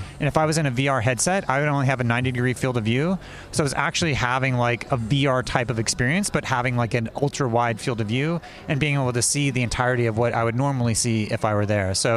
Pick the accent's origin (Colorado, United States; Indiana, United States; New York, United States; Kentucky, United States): Indiana, United States; I'm from Indiana, so this is a bit of a special event for me